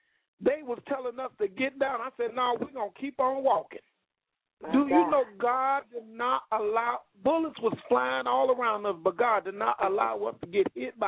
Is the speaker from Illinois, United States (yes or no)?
yes; Illinois, United States; when I was young, we was brought up in Cabrini Green Projects.